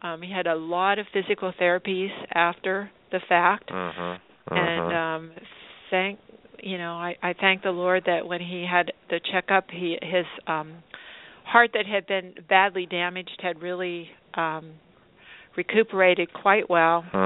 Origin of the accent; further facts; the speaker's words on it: Butler, Pennsylvania, United States; also born or lived in Rochester, Pennsylvania; Well, I was born in Rochester, Pennsylvania, but my family moved to Butler when I was like in first grade. And so Brock and I both went to schools there in Butler.